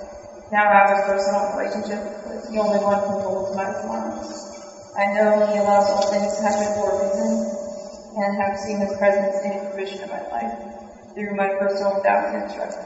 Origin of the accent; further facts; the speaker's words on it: Sanford, United States; I grew up in Sanford and was raised in a Baptist Church Christian home.